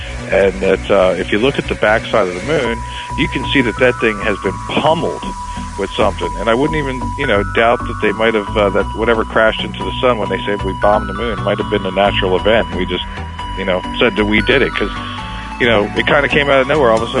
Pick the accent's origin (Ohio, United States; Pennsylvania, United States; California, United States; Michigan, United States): Pennsylvania, United States; now in Austin, United States; My hometown up in Pennsylvania is getting hammered with 2 feet of snow right now.